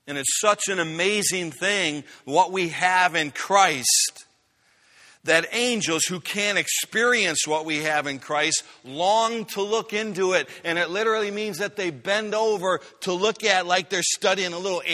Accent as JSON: {"language": "English", "town": "Chicago", "region": "Illinois", "country": "United States", "tie": "born or raised there", "second_language": "English", "said": "I am not an English major. I went to Chicago Public Schools, and I had to learn English when I went to college."}